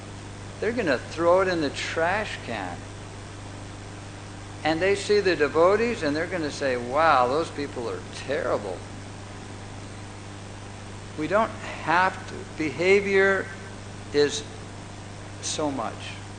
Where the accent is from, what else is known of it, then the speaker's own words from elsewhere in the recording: United States; I can say for myself that I came from America. And in America, we are trained that we want to be number one.